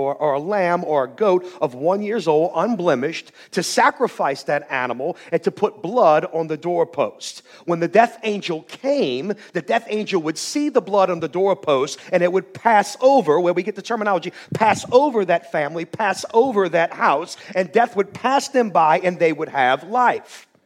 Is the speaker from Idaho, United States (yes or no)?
no; Chalmette, Louisiana, United States; I'm from Chalmette.